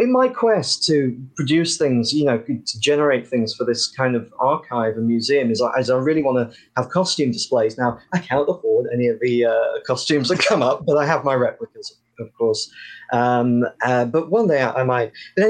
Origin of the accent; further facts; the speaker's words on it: United Kingdom; because I'm British. It's the accent